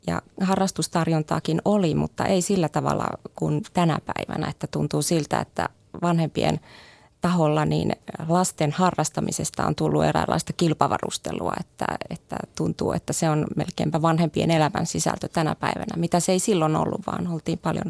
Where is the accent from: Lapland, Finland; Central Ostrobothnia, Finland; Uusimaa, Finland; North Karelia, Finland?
North Karelia, Finland; Joensuu; No, mä todella synnyin 66 Joensuussa yrittäjäperheeseen.